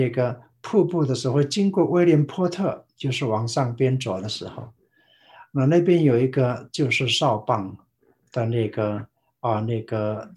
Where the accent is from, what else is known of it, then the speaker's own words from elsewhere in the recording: Taiwan; 那我在台湾，在一个小乡村里面，那我请你们也都知道哈，我是台湾的布农族，少数民族中才仅挺多才4万5万个人，现在已经6万个。